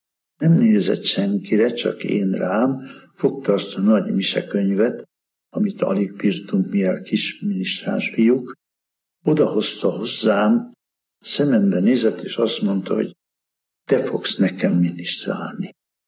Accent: Almásfüzitő, Komárom-Esztergom, Hungary; born there; A Dunaparton születtem, Almásvízitőn, és akkor az még gyönyörű volt a környéke, környezete.

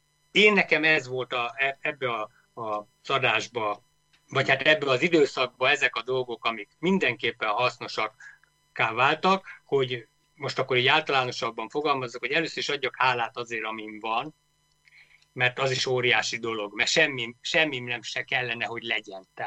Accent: Hungary; Itthon nem tűnt ez föl nekem, hogy én magyar vagyok, mert olyan természetszerű dolog volt magyarnak lenni.

